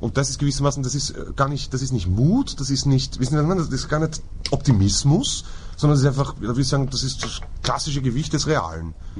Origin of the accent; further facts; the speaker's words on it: Austria; auf die ich als Österreicher im Übrigen auch vereidigt bin.